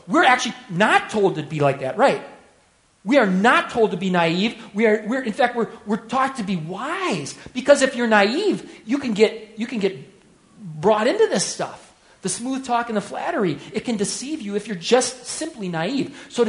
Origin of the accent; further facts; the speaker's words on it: Hastings, Minnesota, United States; So I'm thinking, how cool is this? I grew up in Hastings, Minnesota. We don't get to see this stuff.